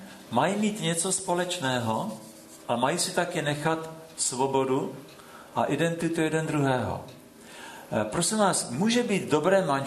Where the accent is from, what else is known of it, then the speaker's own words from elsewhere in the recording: Jihlava, Vysočina Region, Czechia; V Jihlavě byl takovej, to je moje rodné město